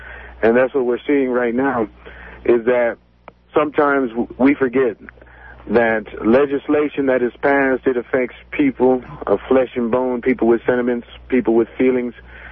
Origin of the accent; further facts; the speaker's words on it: Houston, Texas, United States; I'm from Houston.